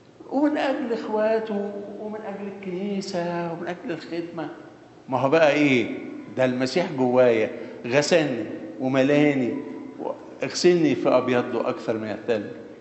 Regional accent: Egypt; now in Canada; حتى هنا في كندا حاجات لاحظناها ما كانتش موجودة عندنا في مصر

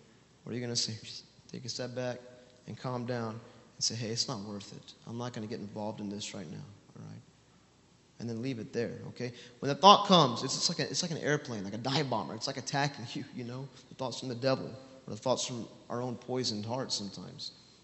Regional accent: United States; I grew up in the States, and I served as a U.S. Marine when I was in the States, okay?

